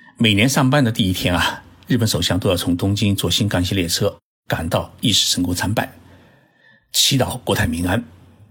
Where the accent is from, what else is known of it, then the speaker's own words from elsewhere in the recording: Zhoushan, Zhejiang, China; 我老家是在浙江的舟山市